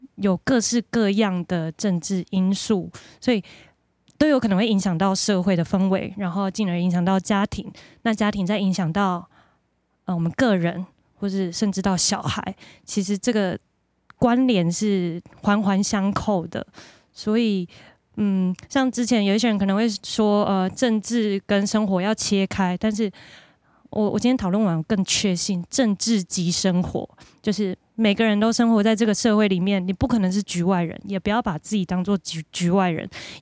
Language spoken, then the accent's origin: Chinese; Changhua, Changhua County, Taiwan; 我来自彰化。